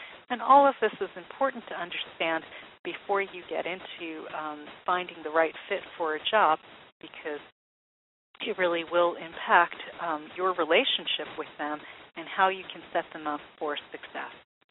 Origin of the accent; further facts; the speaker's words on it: Massachusetts, United States; And again, being that I'm from Massachusetts, today's Globe is filled with Senator Brown's revelations